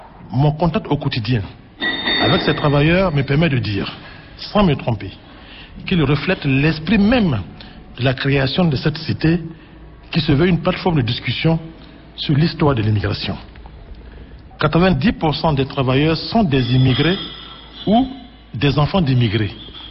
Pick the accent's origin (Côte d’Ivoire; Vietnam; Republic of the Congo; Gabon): Côte d’Ivoire; moved away as an adult; now in France; À l'issue de notre coup de 1999, j'ai quitté la Côte d'Ivoire et changé de mode de vie en France avec toute ma famille.